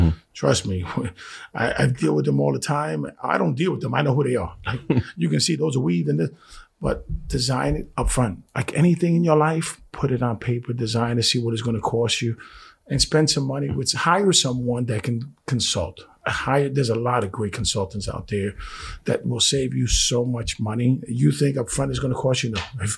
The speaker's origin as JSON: {"language": "English", "town": "New York City", "region": "New York", "country": "United States", "said": "I'm from the Bronx. I'm Puerto Rican."}